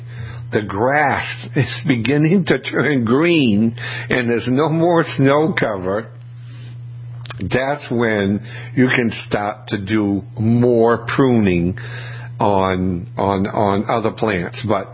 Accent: New England, United States; I always went by when the Red Sox, because I'm from New England

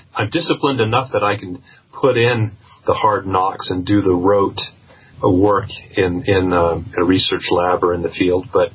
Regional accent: Pacific Northwest, United States; I grew up in the Pacific Northwest and certainly was familiar with the subject of Sasquatch

